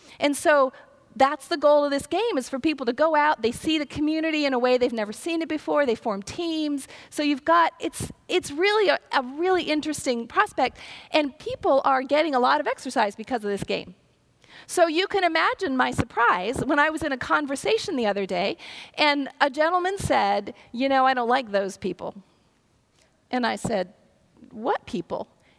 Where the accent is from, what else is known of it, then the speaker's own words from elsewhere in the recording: Ohio, United States; I grew up in Ohio, and I went to school in Alabama, and it was a bit of a culture shock.